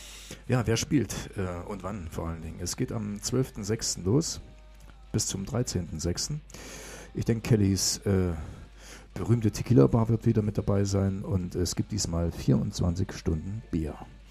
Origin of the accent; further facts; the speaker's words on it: Reichenbach im Vogtland, Saxony, Germany; Ich meine das Chronicle Moschers Open Air in Reichenbach im Vogtland. Das ist nämlich meine Heimatstadt.